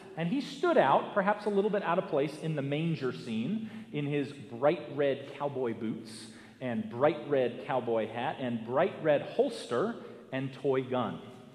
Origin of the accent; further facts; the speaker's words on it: Virginia, United States; at a church in the neighboring county from where I grew up in Northern Virginia